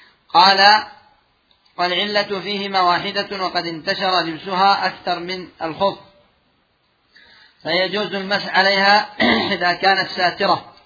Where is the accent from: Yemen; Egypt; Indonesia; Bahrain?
Yemen; وعندنا في اليمن